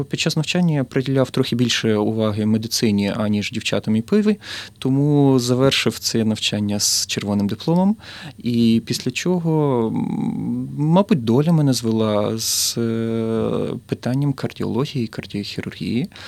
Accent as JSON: {"language": "Ukrainian", "town": "Lviv", "region": "Lviv Oblast", "country": "Ukraine", "tie": "born there", "said": "Я народився у місті Львові. Це є найбільше місто Західної України і культурна столиця. Народився я 33 роки тому."}